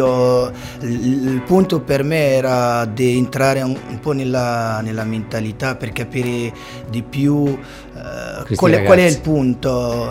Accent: Marrakesh, Marrakesh-Safi, Morocco; Italian is a second language; now in Italy; Io sono marocchino, vengo da Marrakech.

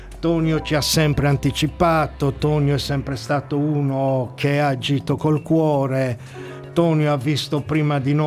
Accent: France; Già avevo passato la mia infanzia in Francia e di conseguenza quando sono tornato qua è stato un pochino come riscoprire l'isola

